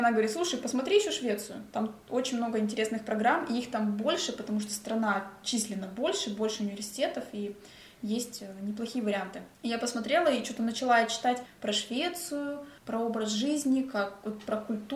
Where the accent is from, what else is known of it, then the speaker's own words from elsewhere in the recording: Kostomuksha, Republic of Karelia, Russia; жить в Петрозаводске, в Костомукше, в моем родном городе